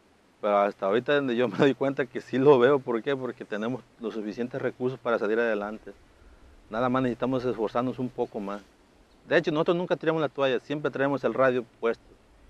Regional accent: Ticla, Michoacán, Mexico; Ya me fui a sufrir 4 años, yo me quedo aquí en mi pueblo, me quedo en mi Ticla y mi comunidad

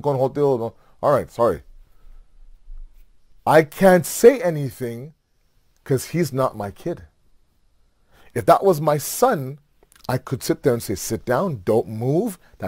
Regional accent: Toronto, Ontario, Canada; Now, if this was 20 years ago, like when I was growing up in Toronto, oh my God, I would have a random uncle grab me and say, sit down.

